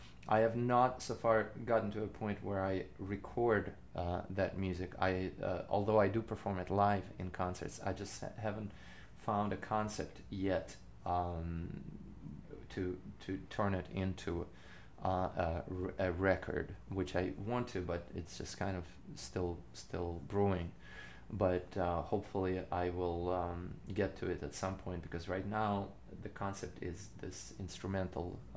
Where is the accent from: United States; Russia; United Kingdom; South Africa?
Russia; born there; first language Russian; English is a second language; especially considering that I was born in Russia, my first language is Russian, and do I find myself?